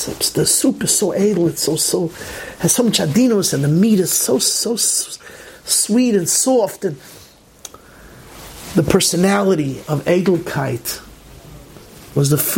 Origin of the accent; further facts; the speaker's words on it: United States; I'm American.